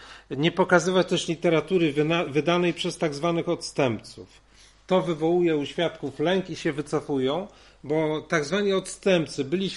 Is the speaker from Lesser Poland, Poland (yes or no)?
no; Toruń, Kuyavian-Pomeranian Voivodeship, Poland; w Toruniu, skąd pochodzę